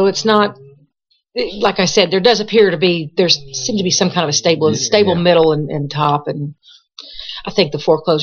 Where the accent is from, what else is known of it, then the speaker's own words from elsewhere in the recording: Lexington, Kentucky, United States; I'm from here. I was born here. From Lexington.